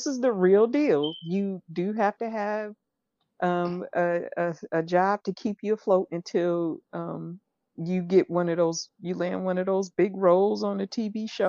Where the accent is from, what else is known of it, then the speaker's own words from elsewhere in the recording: Euclid, Ohio, United States; So I grew up in Euclid.